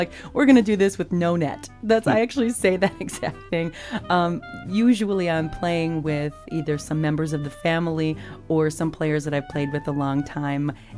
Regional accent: United States; Well, I say that I'm from America because I grew up traveling on the road with my mom and dad.

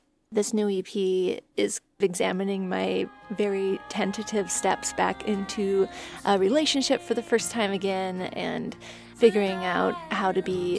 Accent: Duluth, Minnesota, United States; I am a songwriter and performing artist. I grew up in Duluth, Minnesota

